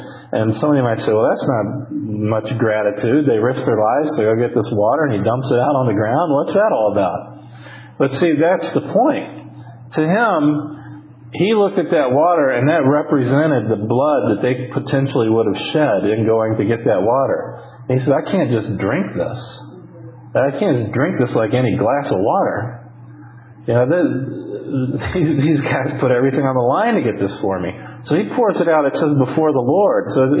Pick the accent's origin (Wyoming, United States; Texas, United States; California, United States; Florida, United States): Florida, United States; Tampa; when I was growing up in Tampa